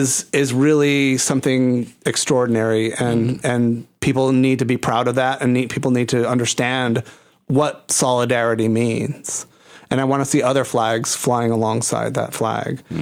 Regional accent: Puerto Rico; now in United States; as a queer Rican living in the United States, growing up in Puerto Rico.

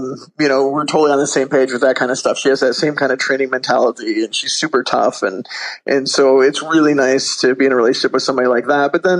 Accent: Michigan, United States; she's actually coming to Michigan this weekend to go to the premiere with me, near my hometown and with a whole bunch of my friends.

